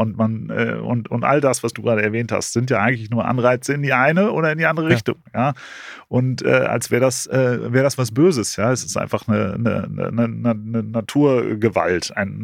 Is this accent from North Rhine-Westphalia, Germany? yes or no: yes; North Rhine-Westphalia, Germany; als Westfale